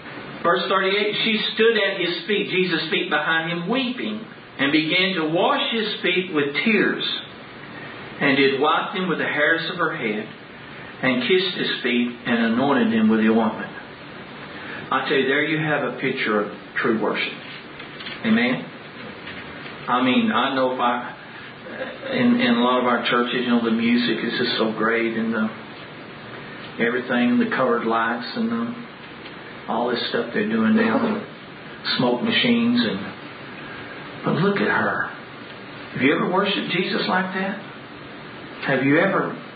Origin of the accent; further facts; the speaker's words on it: Dallas, Texas, United States; Because I grew up in Dallas and huge high schools, you know.